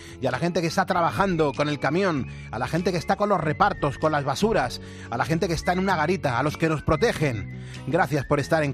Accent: Madrid, Community of Madrid, Spain; Yo soy de Madrid.

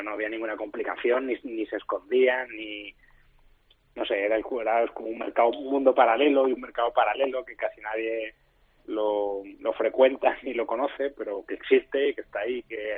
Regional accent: Torremolinos, Andalusia, Spain; Yo soy de Torremolinos

